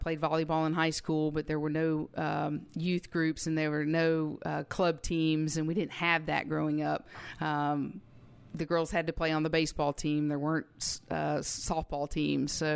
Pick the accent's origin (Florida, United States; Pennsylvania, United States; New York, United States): Florida, United States; Pensacola; University of West Florida, which was in my hometown, was ranked really high in the NAIA standings.